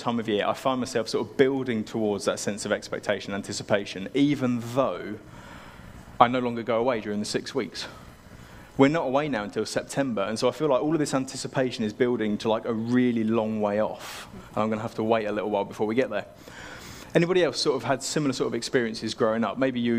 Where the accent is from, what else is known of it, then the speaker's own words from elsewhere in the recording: Cambridge, East of England, United Kingdom; So I grew up in Cambridge, sort of South Cambridge in North Hertfordshire